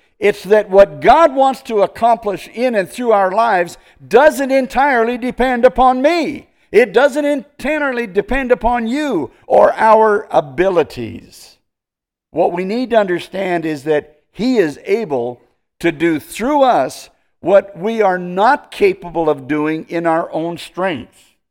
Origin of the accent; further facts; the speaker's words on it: Williams Lake, British Columbia, Canada; moved away as an adult; now in Yuma, United States; when I was raised in Williams Lake, British Columbia, and didn't even know where Arizona was.